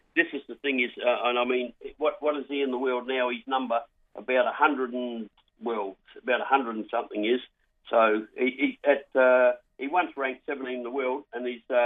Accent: Australia; as an Australian

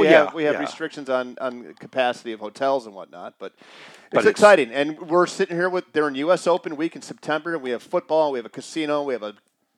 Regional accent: Medinah, Illinois, United States; I grew up in Medina, Illinois. I remember the 1975 U.S. Open at Medina.

